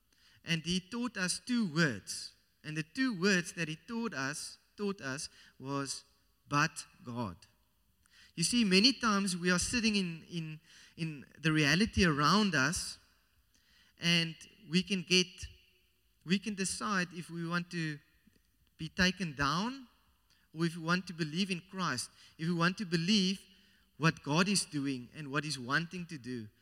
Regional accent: Somerset West, Western Cape, South Africa; I grew up in Somerset West, and I also grew up in this church.

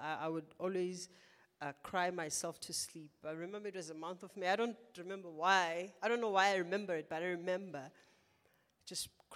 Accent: South Africa; I'm South African. How can you not know I'm South African? How can you not know I'm Xhosa?

